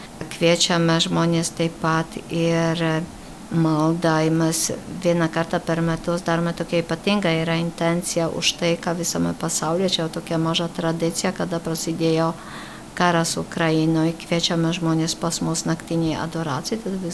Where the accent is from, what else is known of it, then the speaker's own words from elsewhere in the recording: Poland; giliai tikinčioj šeimoj ir mano tikybos mokytoja buvo vienuolė, nes aš augau Lenkijoj.